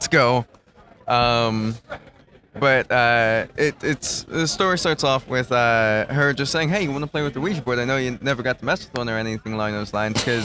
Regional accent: Newport, Delaware, United States; Delaware. Well, I am actually from Newport.

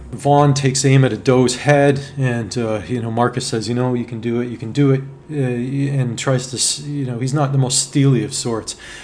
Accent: Toronto, Ontario, Canada; that we are from Toronto and we are Canadian

